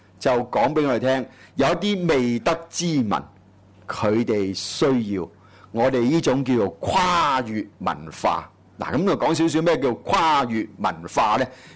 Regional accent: Guangdong, China; 係我哋廣東人先講到噶嘛

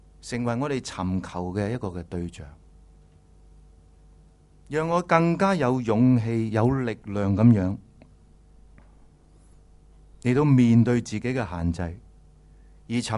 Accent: China; 我们中国人的文化很重一个报应的观念

